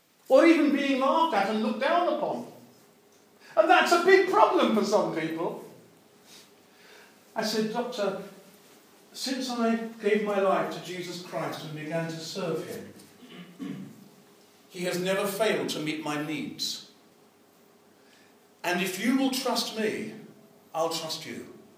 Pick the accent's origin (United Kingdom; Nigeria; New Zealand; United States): United Kingdom; England; I come from England. We have a National Health Service, or something that's left of it.